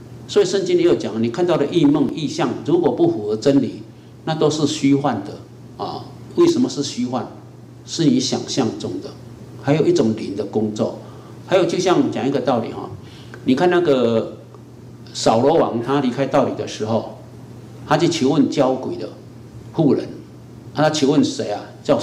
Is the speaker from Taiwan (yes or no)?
yes; Taiwan; 像我们台湾人拜的那个